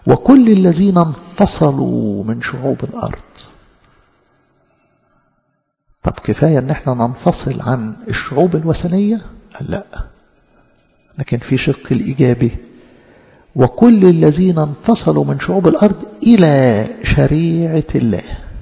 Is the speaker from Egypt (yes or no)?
yes; Egypt; احنا أجدادنا أصلا مثلا كمصريين فرعنا